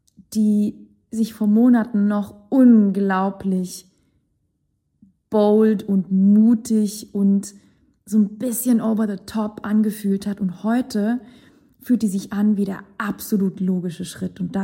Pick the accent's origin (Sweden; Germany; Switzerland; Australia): Sweden; German is a second language; Ich bin in Schweden aufgewachsen, die Skandinavier haben nochmal einen anderen Bezug zu Englisch.